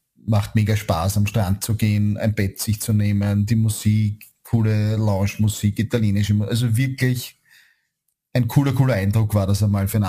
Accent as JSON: {"language": "German", "country": "Austria"}